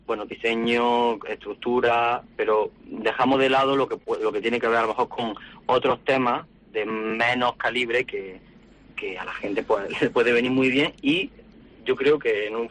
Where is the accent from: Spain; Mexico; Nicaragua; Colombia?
Spain; Arjona, Andalusia; Sí, yo decidí volver a mis raíces, a mi provincia y a mi pueblo, que lo quiero mucho y le tengo mucho cariño, Arjona.